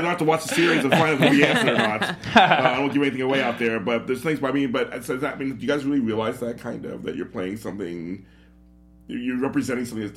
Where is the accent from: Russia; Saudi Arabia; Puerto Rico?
Puerto Rico; Puerto Rican here, so I understand.